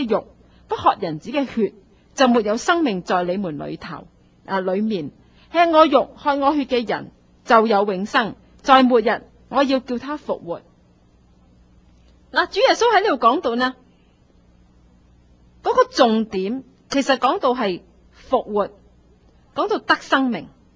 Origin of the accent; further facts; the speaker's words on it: Guangdong, China; 就好像我们广东人讲句说话